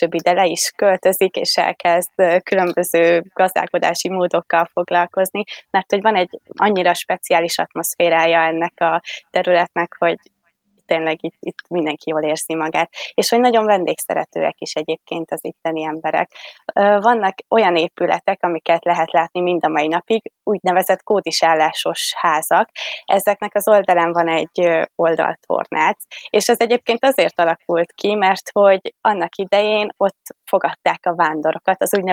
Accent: Vas, Hungary; én az őrség mellett egy kis falucskában nőttem fel

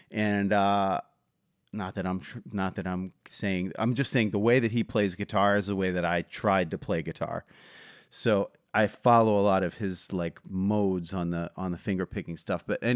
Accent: Philadelphia, Pennsylvania, United States; Like, I'm from Philadelphia. We yell, you know, like we yell.

